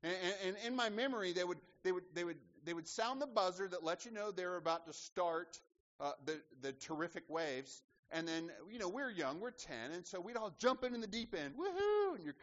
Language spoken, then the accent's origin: English; Dothan, Alabama, United States; they opened the first wave pool in all of Alabama, and they opened it right in my hometown, Dothan, Alabama.